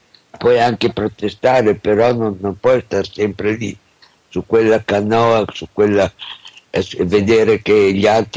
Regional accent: Bologna, Emilia-Romagna, Italy; io vengo da Bologna

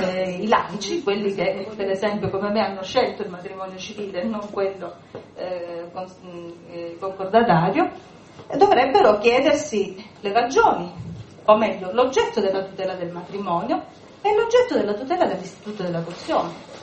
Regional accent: Nocera, Campania, Italy; born there; A Nocera, che è il mio paese di nascita e anche dove ho lo studio

